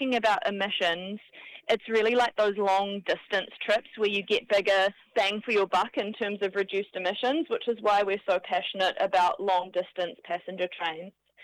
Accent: Tauranga, Bay of Plenty, New Zealand; I grew up in Tauranga, and the Kaimais are really dangerous to drive over

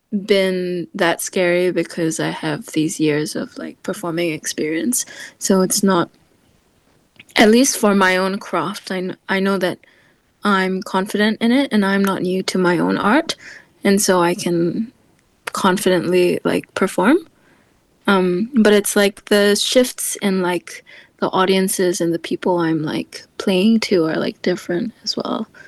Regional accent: Singapore; now in Melbourne, Australia; I'm a Singaporean singer-songwriter.

